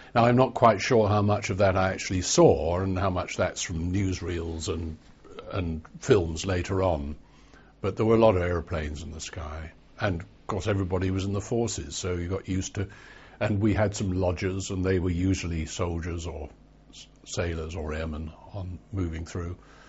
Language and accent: English; Walton-on-Thames, South East England, United Kingdom; born there; Well, I was born in Walton-on-Thames, Surrey, in the Cottage Hospital, at midnight between February 7th and February 8th, 1940.